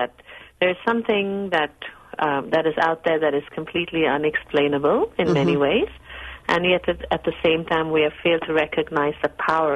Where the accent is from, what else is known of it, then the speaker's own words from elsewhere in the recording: Singapore; I'm of Indian ancestry. I'm Indian, as in East Indian, but born and raised in Singapore.